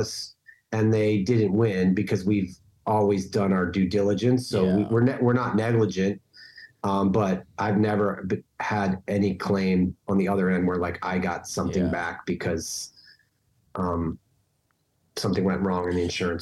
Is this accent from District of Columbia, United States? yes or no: yes; Washington, District of Columbia, United States; born there; but I was born in Washington, D.C.